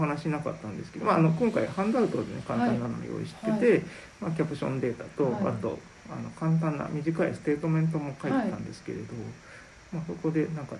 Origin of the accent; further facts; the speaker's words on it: Yamaguchi, Japan; 僕の出身地の山口を撮った、